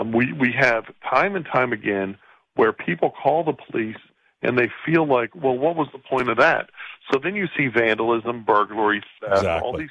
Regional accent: Texas, United States; And all of that, as a Texan, is just crazy to me.

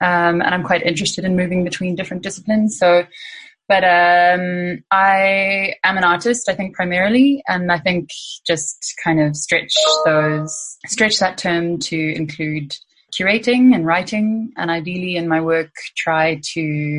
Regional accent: Johannesburg, Gauteng, South Africa; also born or lived in Cape Town / Glasgow; I'm from Johannesburg, as Anthea has said, and I have studied in Cape Town at the Michaelis School of Fine Art, and then worked as an artist for about 5 years in Johannesburg

